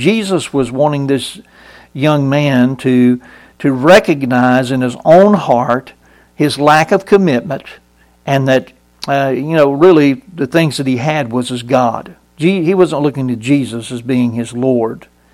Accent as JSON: {"language": "English", "town": "Brunswick", "region": "Georgia", "country": "United States", "tie": "born or raised there", "said": "I went swimming periodically on Jekyll Island, right there off the coast of my hometown in Brunswick"}